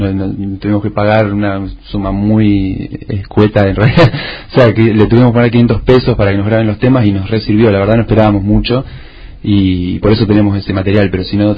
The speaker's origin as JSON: {"language": "Spanish", "town": "La Plata", "region": "Buenos Aires Province", "country": "Argentina", "said": "nosotros somos de La Plata, o sea, estamos estudiando en La Plata los tres"}